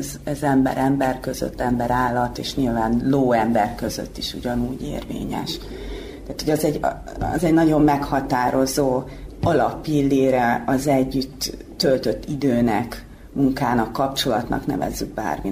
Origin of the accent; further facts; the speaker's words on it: Törökszentmiklós, Jász-Nagykun-Szolnok, Hungary; born there; Szolnok mellett születtem, Törökszent Miklóson